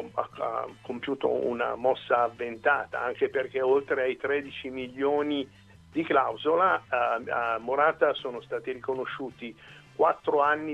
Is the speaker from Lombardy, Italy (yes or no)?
yes; Como, Lombardy, Italy; io che sono originario di Como l'ho visto alcune volte al supermercato